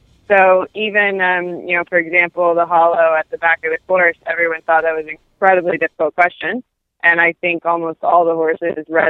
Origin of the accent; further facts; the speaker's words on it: Illinois, United States; because we're from Southern Illinois, so it's actually not a long drive for them.